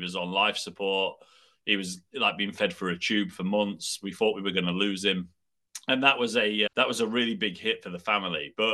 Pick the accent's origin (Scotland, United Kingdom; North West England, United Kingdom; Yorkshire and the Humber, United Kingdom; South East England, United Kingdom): Yorkshire and the Humber, United Kingdom; Sheffield; I grew up in Sheffield. I'm from Sheffield originally. And I come from a very poor family at the time.